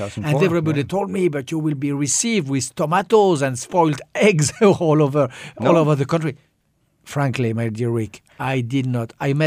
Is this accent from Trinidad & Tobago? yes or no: no; France; now in United States; Of course, they identified at the very moment the Frenchie.